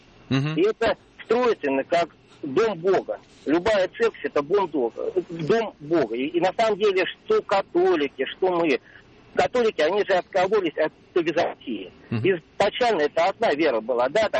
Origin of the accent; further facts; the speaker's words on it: Moscow, Russia; я из Москвы.